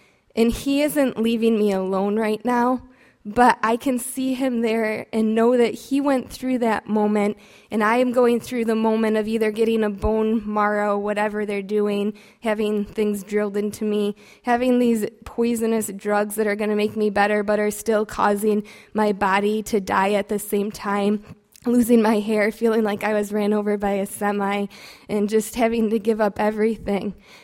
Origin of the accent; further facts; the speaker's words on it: Auburn, United States; I grew up in Auburn, 1147 Townline Road. That's my home